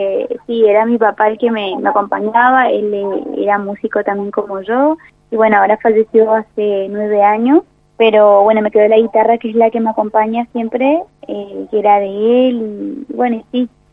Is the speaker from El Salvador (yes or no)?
no; Formosa, Argentina; Sí, yo soy de Formosa Capital.